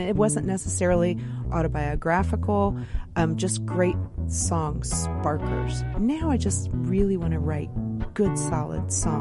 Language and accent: English; Midwest, United States; I mean, I feel like for all the places I've been, I am really from the Midwest.